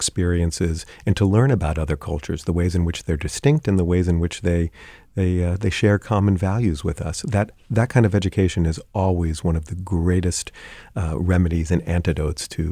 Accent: San Francisco, California, United States; I grew up in San Francisco.

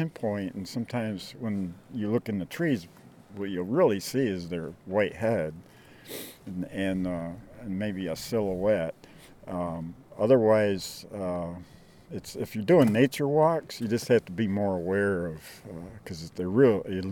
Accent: Rockford, Illinois, United States; now in Oregon, United States; I live in Oregon, and I've been in Oregon about 15 years. I grew up in Rockford.

